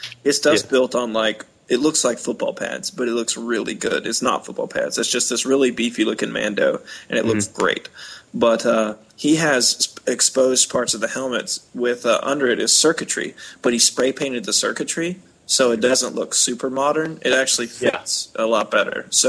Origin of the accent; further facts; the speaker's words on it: Marietta, Georgia, United States; Because Lockheed is, you know, in my hometown.